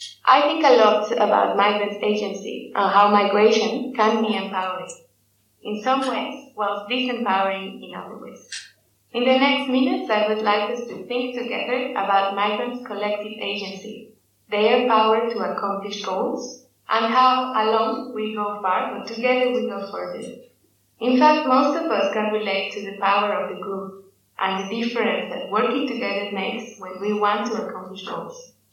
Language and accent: English; Mexico City, Mexico; I grew up in Mexico City, one of the largest cities in the world